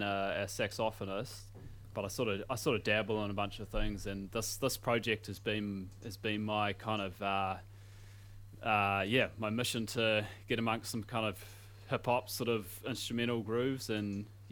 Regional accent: Waiheke Island, Auckland, New Zealand; now in Dunedin, New Zealand; I grew up on Waiheke Island. Just studying down in Otipoti at the moment.

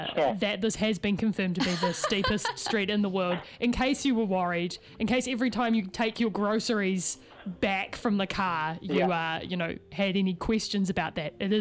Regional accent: Christchurch, Canterbury, New Zealand; I'm from Christchurch.

